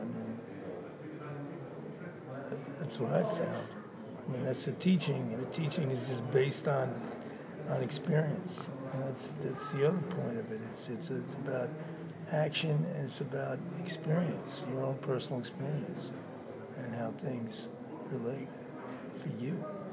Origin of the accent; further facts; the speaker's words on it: Bronx, New York, United States; It was like, you know, growing up in the Bronx in New York, and as a young boy, it was like hardcore